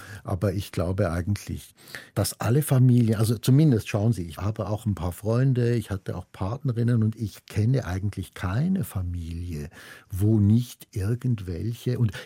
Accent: Switzerland; wenn ich das als Schweizer sagen darf, mit auch französischem Pass

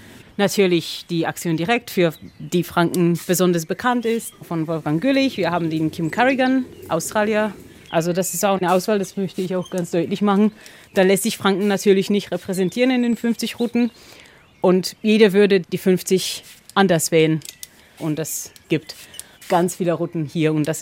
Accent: Poland; German is a second language; Ursprünglich bin ich aus Polen

